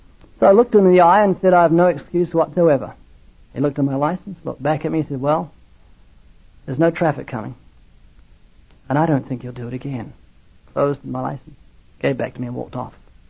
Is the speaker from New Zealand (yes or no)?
yes; New Zealand; I'm not Australian. I'm from New Zealand